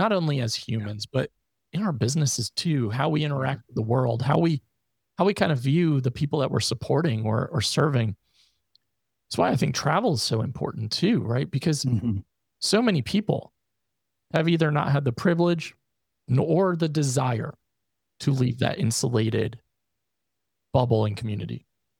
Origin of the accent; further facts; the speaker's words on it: New York, United States; And I know for myself, like growing up in Northern New York, being a part of some fairly racist environments, if I'm being honest, as a child and a teenager and a young adult